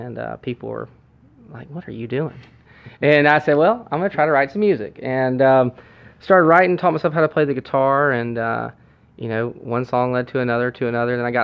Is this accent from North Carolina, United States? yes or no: yes; Charlotte, North Carolina, United States; I grew up in Charlotte, which is a much different Charlotte than I was born in.